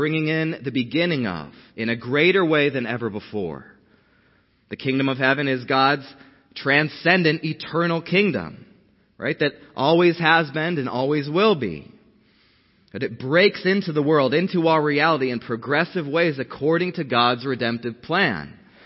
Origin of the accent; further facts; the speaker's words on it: Colorado, United States; It's just, I'm from Colorado, but that was the worst winter.